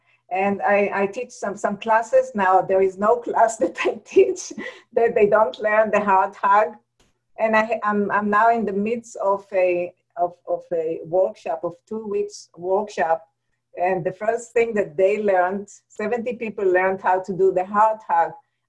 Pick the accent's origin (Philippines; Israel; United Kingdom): Israel; accent: Israeli; now in Wisconsin, United States; It's an Israeli accent. I live in Wisconsin.